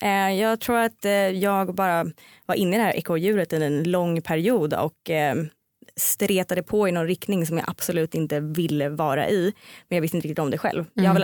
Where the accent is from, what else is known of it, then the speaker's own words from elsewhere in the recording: Stockholm, Stockholm County, Sweden; Men jag kommer från Stockholm.